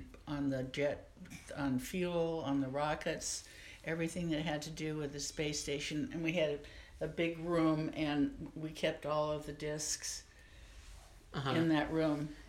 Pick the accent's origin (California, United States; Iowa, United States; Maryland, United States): California, United States; Pasadena; I grew up in Pasadena, California.